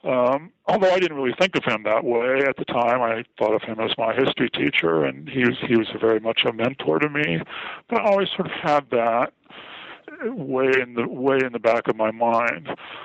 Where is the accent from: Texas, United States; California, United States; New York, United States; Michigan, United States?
California, United States; San Francisco Bay Area; I grew up in the San Francisco Bay Area, listening to Giants games on the radio.